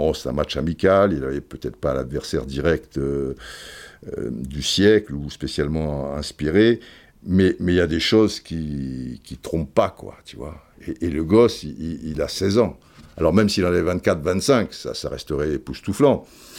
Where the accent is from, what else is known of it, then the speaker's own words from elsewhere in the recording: France; bah perso, même si je suis français, je trouve que c'est une bonne chose pour le football